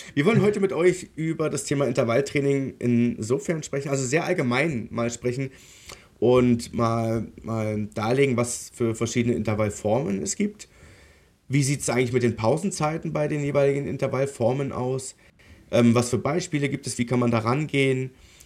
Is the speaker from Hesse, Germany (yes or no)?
no; Dresden, Saxony, Germany; ich bin Dresdner, ja. Ich habe meine Mutter, also Familie mütterlicherseits kommt aus Dresden, väterlicherseits aus der Altmark, also Stendal und Umgebung.